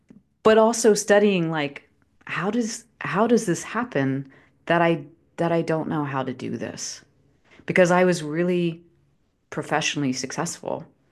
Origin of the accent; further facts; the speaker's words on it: East Coast, United States; So I, you know, we were talking about growing up on the East Coast, going to the good schools, all of that. So I'm an East Coast girl.